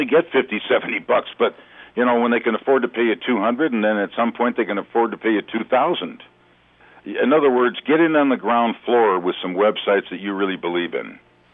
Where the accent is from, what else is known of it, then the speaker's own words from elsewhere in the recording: Milwaukee, Wisconsin, United States; You know, when I was born and raised in Milwaukee, there was this area called the Valley that was just loaded with industrial places